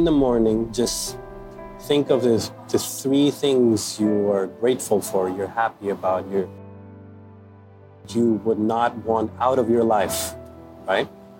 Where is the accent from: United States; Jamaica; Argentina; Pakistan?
Pakistan; moved away as an adult; also born or lived in Hong Kong / Canada; So originally I come from Pakistan and I came here 10 years ago. And it's been back and forth. I've studied in Hong Kong, I've studied in Canada, and I've worked in the UK as an engineer.